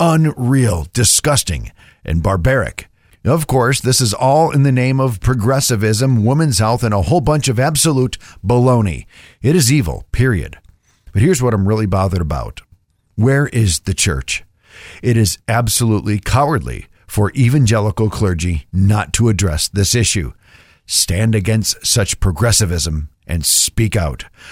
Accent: New York, United States; My home state of New York recently passed a bill

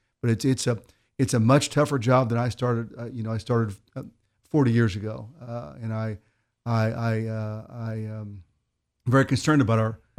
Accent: Clay City, Indiana, United States; Went to high school at Clay City. So I've lived here all my life. I've born and raised in Clay City. I live within a mile where I've always lived. Lived on a family farm. My house my grandpa built back in the 30s.

